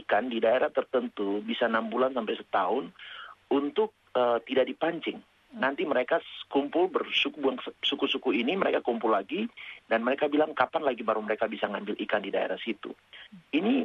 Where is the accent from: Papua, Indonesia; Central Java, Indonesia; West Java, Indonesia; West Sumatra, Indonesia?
Papua, Indonesia; Jayapura; born there; moved away; also born or lived in Yogyakarta; Saya sendiri aslinya itu saya orang Surui. Okay. Jadi saya orang Surui, saya lahir di Jayapura. Kemudian dari situ saya pergi ke Jawa untuk ke khususnya Jogja untuk sekolah, melanjutkan studi.